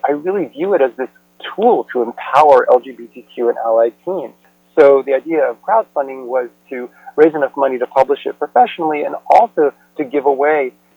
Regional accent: Pennsylvania, United States; when I grew up in outside Philadelphia, there was this expression that was really old-timey

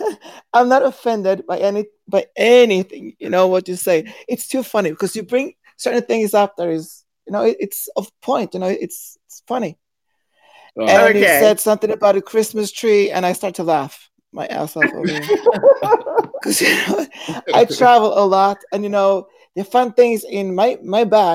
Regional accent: Sweden; I'm from Sweden, actually. I just can't fall asleep.

